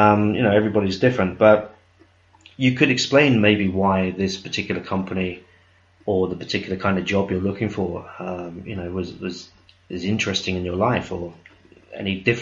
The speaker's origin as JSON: {"language": "English", "country": "United Kingdom", "said": "Although I'm British, I would actually say put the generic US English, okay?"}